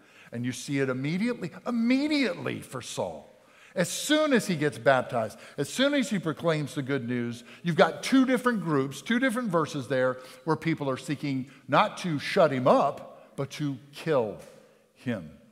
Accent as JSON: {"language": "English", "town": "Jackson", "region": "Mississippi", "country": "United States", "tie": "born or raised there", "said": "when I grew up in South Jackson, they knew me before I knew Jesus."}